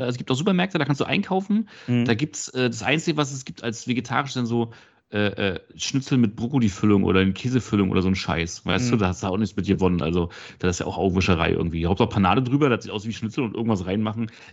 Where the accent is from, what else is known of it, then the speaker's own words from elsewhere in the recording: Baltic coast, Germany; also es ist da, wo ich herkomme, ja, Ostseeküste, ist halt genau das gleiche Wetter.